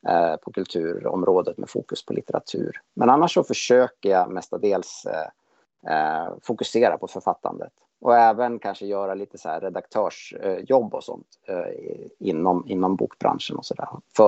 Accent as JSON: {"language": "Swedish", "town": "Kungsgården", "region": "Gävleborg County", "country": "Sweden", "tie": "born or raised there", "also_born_or_lived": "Sandviken", "said": "Jag kommer ifrån Sandviken. Från början är uppvuxen i ett mindre samhälle som heter Kungsgården, som ligger en mil väster om Sandviken, där jag bodde tills jag flyttade hemifrån. När jag var 20 eller 19"}